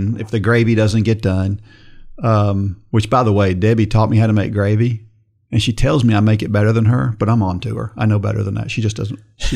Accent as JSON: {"language": "English", "region": "the North", "country": "United States", "tie": "born or raised there", "said": "you know, I grew up in the North"}